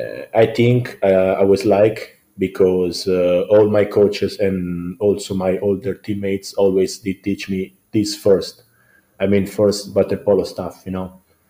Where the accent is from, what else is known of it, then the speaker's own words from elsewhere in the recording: Pescara, Abruzzo, Italy; English is a second language; Yes, I'm from Pescara